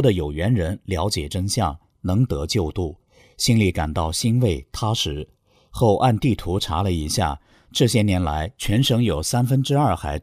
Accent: Northeast China, China; 我出生在中国南方的一个城市，很小时就过继给姨母家，在东北的一个大城市度过了童年、少年，切身体验了3年大饥荒。

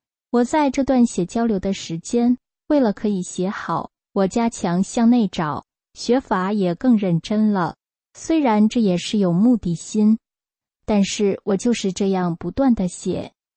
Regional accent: China; moved away; 我从中国来的时候带着很多执着和在中国养成的观念

